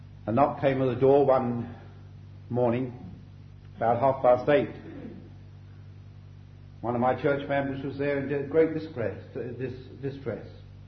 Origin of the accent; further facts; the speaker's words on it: London, United Kingdom; I come from London by my accent. Certainly it's miles away from Wiltshire. But having been brought up in London, worked in London in the city for 7 years